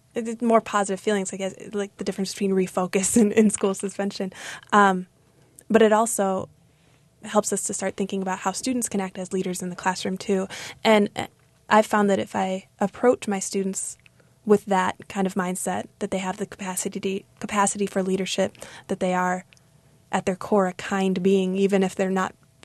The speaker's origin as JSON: {"language": "English", "town": "Chicago", "region": "Illinois", "country": "United States", "said": "I come from Chicago, like Ellison, as you said, the segregated neighborhoods make it so that it's rare to have experience with diversity"}